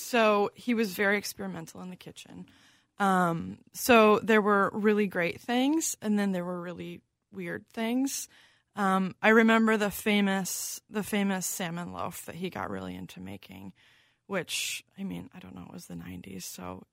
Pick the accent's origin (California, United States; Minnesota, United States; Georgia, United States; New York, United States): Minnesota, United States; North St. Paul; I grew up in North St. Paul, and I grew up in a family that we ate dinner every night.